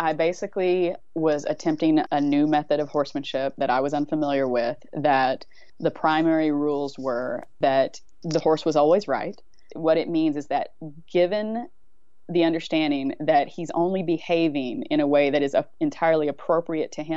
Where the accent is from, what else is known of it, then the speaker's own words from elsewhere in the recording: Texas, United States; I was deep in it. I grew up in Texas.